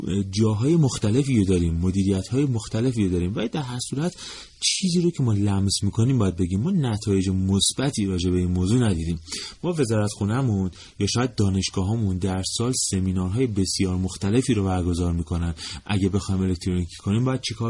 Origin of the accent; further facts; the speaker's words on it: Iran; من خودم یک ایرانی هستم